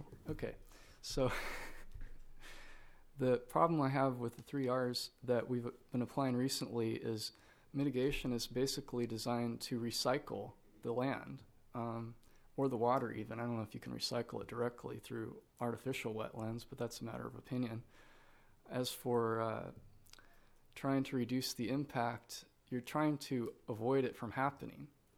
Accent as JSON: {"language": "English", "region": "California", "country": "United States", "said": "I'm from the Little Lake Valley, and that's Mendocino County."}